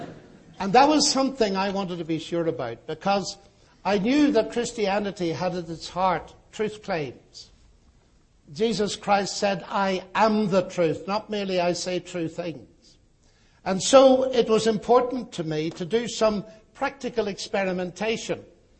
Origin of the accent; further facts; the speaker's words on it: Northern Ireland, United Kingdom; I come from Northern Ireland.